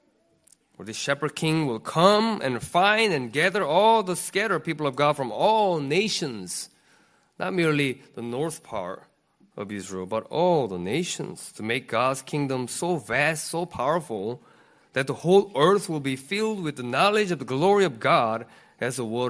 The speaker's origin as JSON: {"language": "English", "country": "South Korea", "second_language": "English", "said": "I'm from Korea, and we just pray for missionary in Japan, right?"}